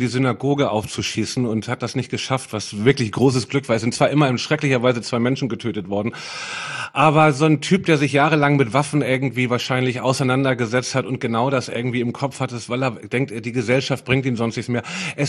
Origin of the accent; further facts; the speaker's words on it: Germany; Es ist aber wichtig, gerade wir als Deutsche, und auch wenn es alles echt ein bisschen pathetisch klingt, es ist unsere verdammte Aufgabe.